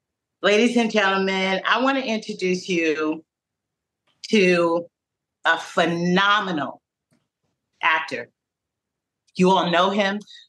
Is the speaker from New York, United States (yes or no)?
yes; New York City, New York, United States; I grew up in New York City in 1983, Negro Ensemble Company, National Black Theater. So I grew up around actors